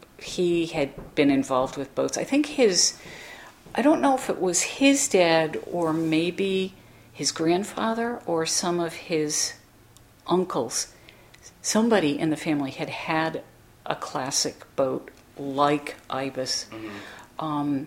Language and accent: English; Connecticut, United States; also born or lived in Vermont; I was born in Vermont, raised in Connecticut.